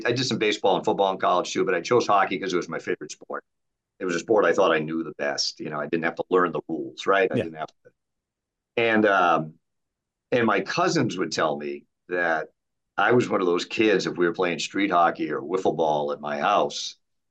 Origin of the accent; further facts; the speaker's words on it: Pawtucket, Rhode Island, United States; Providence is 10 miles south of where I grew up in Pawtucket.